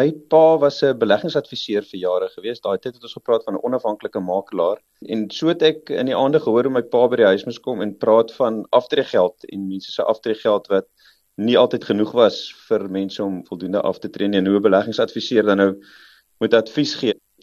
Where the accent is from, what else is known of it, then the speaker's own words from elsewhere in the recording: Bellville, Western Cape, South Africa; ek het in Bellville in die Kaap groot geword. Ek was in Bellpark Laerskool en toe in die Hoërskool Stellenberg.